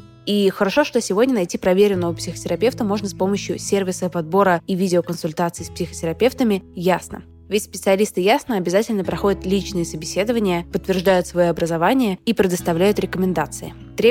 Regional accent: Russia; moved away as an adult; now in United Kingdom; Когда я переехала из России в Великобританию, я училась там в университете

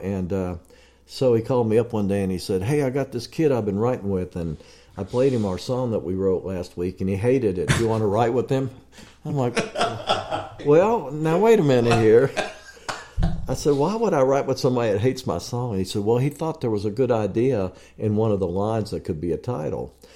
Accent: Kentucky, United States; And I said, well, I'm from Kentucky.

